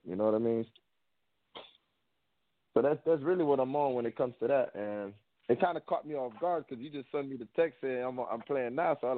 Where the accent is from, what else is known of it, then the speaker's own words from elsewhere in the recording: Miami, Florida, United States; I grew up in Little Haiti, so the whole thing about it is when I was a shorty, it was a lot of crimes